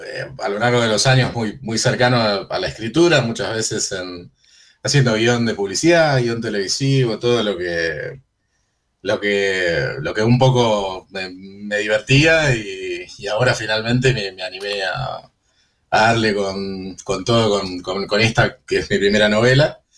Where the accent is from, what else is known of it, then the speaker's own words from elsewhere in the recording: Argentina; now in Uruguay; Estoy en Uruguay, correcto. Soy argentino, pero sí, estoy de este lado del Chaco.